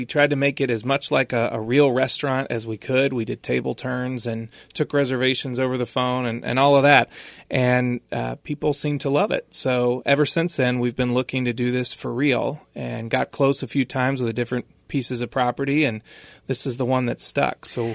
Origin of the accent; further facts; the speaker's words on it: Texas, United States; also born or lived in North Carolina; now in Des Moines, United States; We're from Texas and spent summers in North Carolina. And so this is the food that I grew up with and that I love.